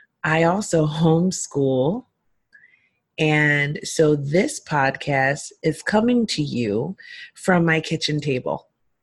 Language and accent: English; Philadelphia, Pennsylvania, United States; also born or lived in Hershey; On one hand, I was growing up in West Philly and in the city in a harsher environment. And on the other hand, I was growing up in an ideal, beautiful community in a small town in central Pennsylvania called Hershey